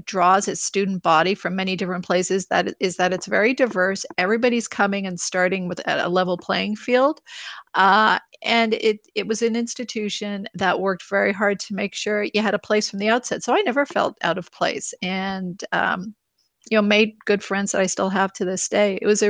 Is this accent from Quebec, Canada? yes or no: yes; Montreal, Quebec, Canada; moved away as an adult; So I grew up in Montreal. I grew up in NDG